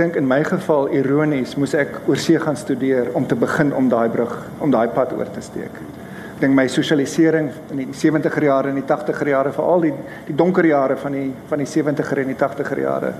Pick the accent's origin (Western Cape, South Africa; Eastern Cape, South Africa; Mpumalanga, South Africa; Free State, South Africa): Western Cape, South Africa; Aan die suidekant van Idasvallei, en ek het groot geword in Enie Park. Aan die, kom ons maar sê, die noordekant van Enie Park.